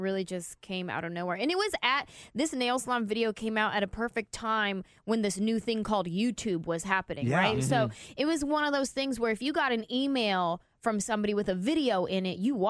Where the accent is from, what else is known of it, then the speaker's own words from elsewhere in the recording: San Jose, California, United States; You know, I grew up in San Jose, California. And so there's a lot of Vietnamese people in San Jose.